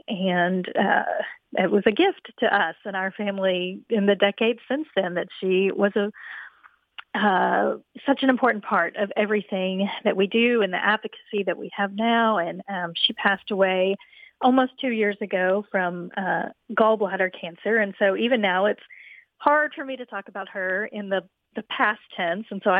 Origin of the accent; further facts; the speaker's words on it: Oklahoma, United States; She was born in the small town we grew up in Oklahoma